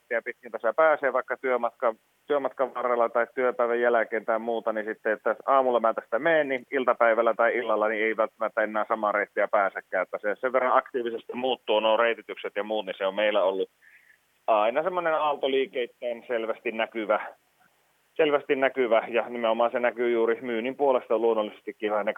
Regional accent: Oulu, North Ostrobothnia, Finland; lähdetäänkö me oululaisina nyt sitten niin kuin Tampereella myymään siipiä

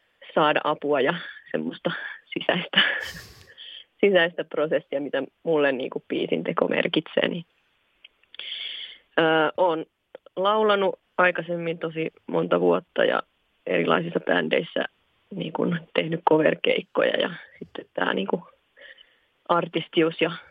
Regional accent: Ostrobothnia, Finland; Joo, mä oon tosiaan Pohjanmaalta lähtöisin laulaja lauluntekijä.

